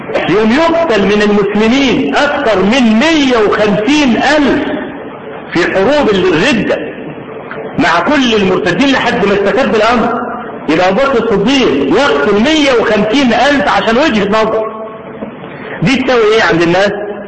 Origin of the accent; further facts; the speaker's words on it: Egypt; ولا اقول الكلام الاتي ده لان انا مصري ولا متعصب لمصر